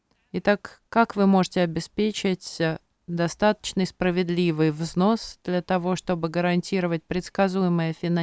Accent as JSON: {"language": "Russian", "country": "France", "said": "Я сама из Франции"}